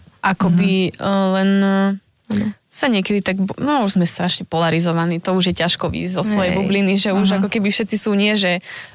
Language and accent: Slovak; Brezno, Banská Bystrica Region, Slovakia; Ja som z Brezna, nehnevaj sa, ja som zo stredného Slovenska.